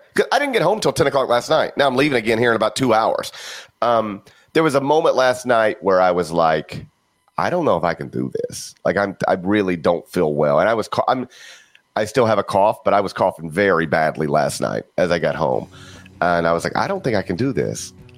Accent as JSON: {"language": "English", "region": "Mississippi", "country": "United States", "tie": "born or raised there", "also_born_or_lived": "Tennessee", "said": "You know, I was born in Tennessee but raised in Mississippi."}